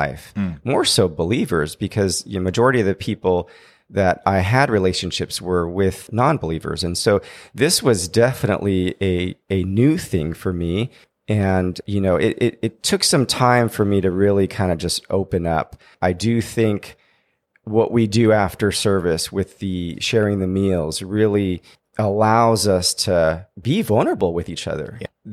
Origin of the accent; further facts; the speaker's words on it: San Diego, California, United States; You know, growing up in San Diego